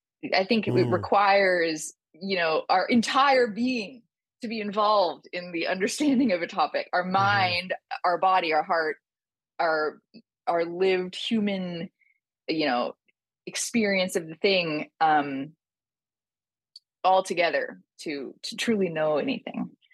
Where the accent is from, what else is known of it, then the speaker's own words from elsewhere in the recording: California, United States; So I grew up in San Francisco Bay Area, and it's very saturated there with a lot of different views on spirituality and sexuality, I would say.